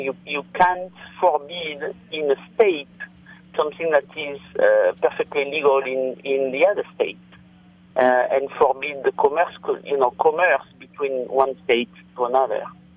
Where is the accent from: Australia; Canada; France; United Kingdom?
France; English is a second language; I was born in France and I'm French.